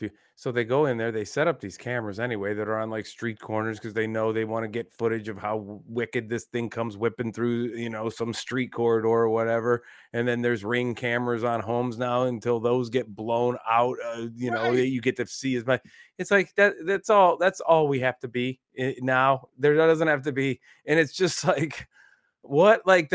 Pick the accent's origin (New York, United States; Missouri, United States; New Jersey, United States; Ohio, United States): Ohio, United States; now in Tampa, United States; even as a kid growing up in Ohio